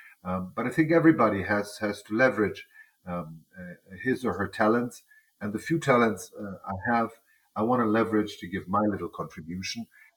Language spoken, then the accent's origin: English; Italy; in Umbria, which is in central Italy, where I have a country house, so that I can combine the bliss of being in my home country